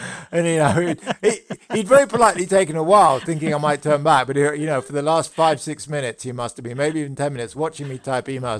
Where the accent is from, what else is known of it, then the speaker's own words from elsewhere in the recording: London, United Kingdom; moved away as an adult; now in United States; I was born in London. I lived in London till I was 30. I'm basically a city person.